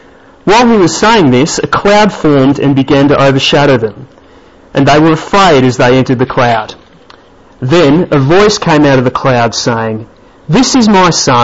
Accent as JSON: {"language": "English", "town": "Canberra", "region": "Australian Capital Territory", "country": "Australia", "said": "we're from Fadden in Canberra, which is sort of located in Tuggeranong, down in the south of Canberra there, although we're actually part of the Grace Canberra Church, which is up the northern side of Canberra"}